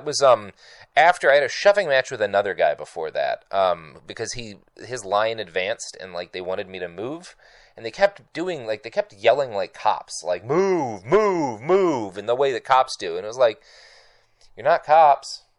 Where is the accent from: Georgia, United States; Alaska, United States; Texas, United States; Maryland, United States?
Texas, United States; also born or lived in Oklahoma; I grew up in Texas and Oklahoma during, like, the 90s.